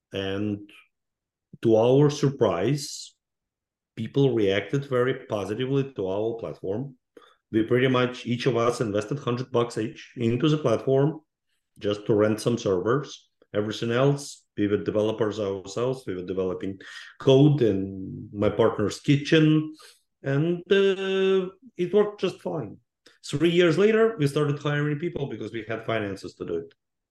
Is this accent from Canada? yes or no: no; Ukraine; English is a second language; moved away as an adult; now in United States; I'm an immigrant into this country 30 years ago. I came from Ukraine to United States.